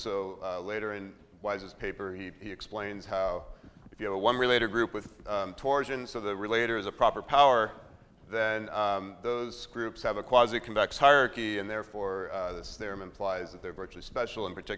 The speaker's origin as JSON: {"language": "English", "town": "Hollywood", "region": "California", "country": "United States", "tie": "born there", "said": "So I was born in Hollywood, California."}